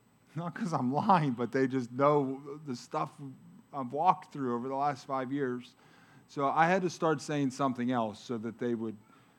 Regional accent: Pennsylvania, United States; I'm a recovering number threer. Born and raised in the Mon Valley.

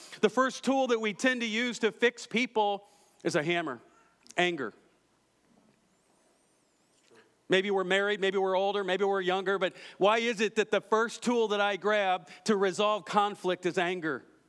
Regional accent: Iowa, United States; Hey, so I'm from Iowa.

